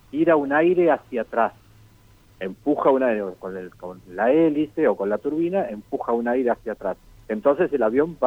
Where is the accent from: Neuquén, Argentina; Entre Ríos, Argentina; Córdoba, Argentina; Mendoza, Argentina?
Córdoba, Argentina; also born or lived in Buenos Aires; No, yo nací en Buenos Aires, pero mi papá y con toda mi familia nos fuimos a vivir a Córdoba 10 años, entonces mi infancia es cordobesa.